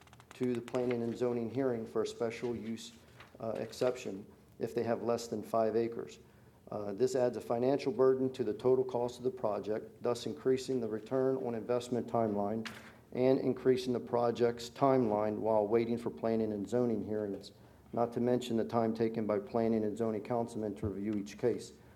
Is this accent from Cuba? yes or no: no; Dagsboro, Delaware, United States; from Dagsboro, Delaware.